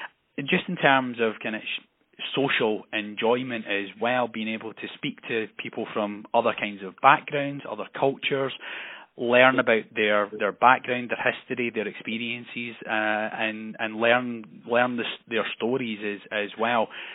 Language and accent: English; Scotland, United Kingdom; accent: Scottish; now in Birmingham, United Kingdom; just outside Glasgow, but I've been down in Birmingham now. I'll be 8 years in April, but I still have my Scottish accent, so I've not quite yet picked up a Brummie accent yet.